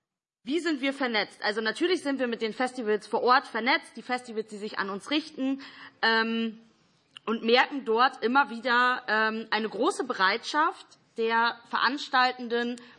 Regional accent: Cologne, North Rhine-Westphalia, Germany; Und ich komme aus Köln

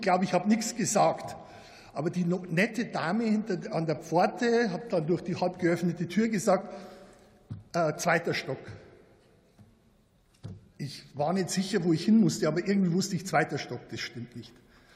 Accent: Bavaria, Germany; es freut mich, dass ich als Niederbayer meine letzte Rede hier im Deutschen Bundestag ausgerechnet zur Reform der Stiftung preußischer Kulturbesitz halten darf.

